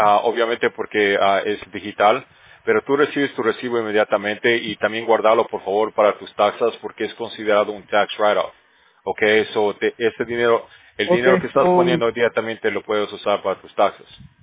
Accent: Bolivia; yo soy de Bolivia, man.

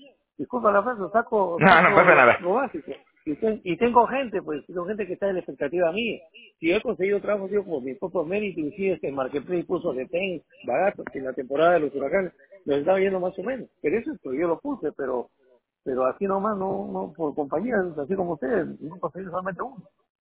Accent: Peru; moved away; porque soy mi país, yo soy peruano

